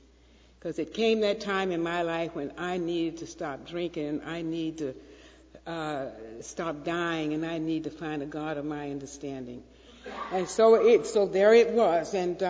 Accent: Atlanta, Georgia, United States; Now, growing up in Atlanta, you know, death was one of the things that was most fearful. Now, I grew up in the Baptist church.

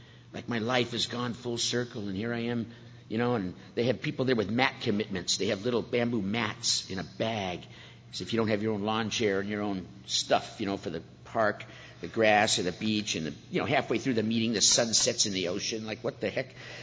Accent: San Diego, California, United States; because I'm from San Diego, and we're real relaxed down there, and my home group is the Lemon Grove Nooner, the Nooner meetings at the Lemon Grove Alano Club

